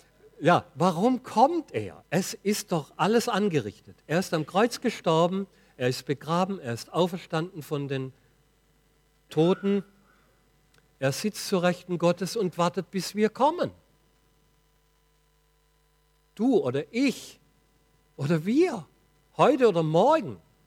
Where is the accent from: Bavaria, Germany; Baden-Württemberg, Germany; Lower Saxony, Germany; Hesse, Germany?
Baden-Württemberg, Germany; Weinheim; Und ich komme aus Weinheim. Weinheim an der Bergstraße.